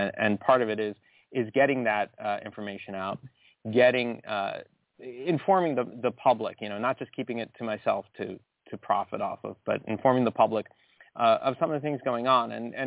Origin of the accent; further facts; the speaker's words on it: Tenafly, New Jersey, United States; moved away as an adult; So I left Tenafly in the 90s after I graduated. So I finished college. I was actually commuting from Tenafly to college.